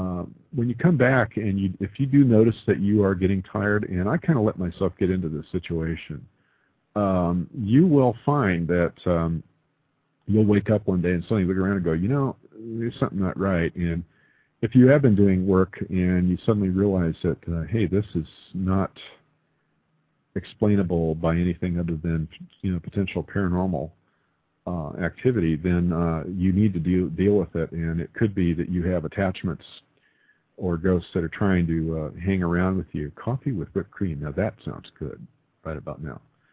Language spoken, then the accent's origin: English; El Paso, Texas, United States; born there; Because I was born in El Paso. I was born at Fort Bliss. Yeah, I'm an Army brat.